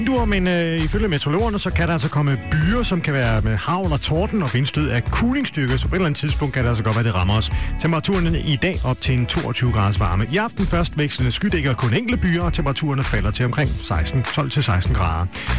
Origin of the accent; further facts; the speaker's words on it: Holstebro, Central Denmark Region, Denmark; also born or lived in Mors; Altså født på Mors, eller født i Holstebro, men de første par år på Mors, og så i Holstebro.